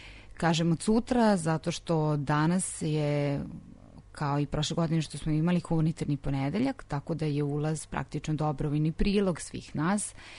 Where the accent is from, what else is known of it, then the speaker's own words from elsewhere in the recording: Novi Sad, Vojvodina, Serbia; Turistima koji nameravaju da dođu kod nas u Novi Sad tokom leta